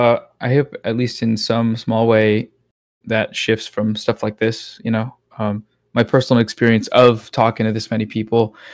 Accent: Seattle, Washington, United States; I went to college in Vancouver for a year. I went to SFU. So Burnaby, I guess. But yeah, I grew up in Seattle. So close.

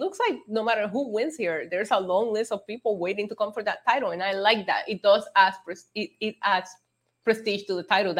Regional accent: Puerto Rico; I grew up in Puerto Rico. It was my mom's home cooking.

